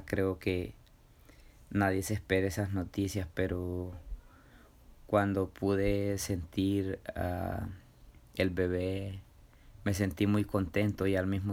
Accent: south, Honduras; Crecí en el sur de Honduras.

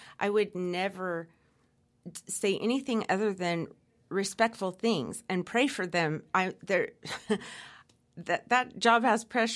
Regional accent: Los Angeles, California, United States; also born or lived in Oakland; I grew up in Los Angeles and Oakland.

